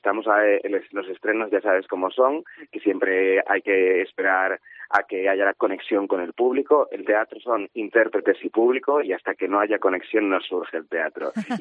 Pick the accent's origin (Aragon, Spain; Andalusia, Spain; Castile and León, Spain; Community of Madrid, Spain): Castile and León, Spain; Todo este trabajo de investigación me ha llevado a conocer cosas que no conocía de mi tierra, a descubrir todo el impacto que tuvimos del País Vasco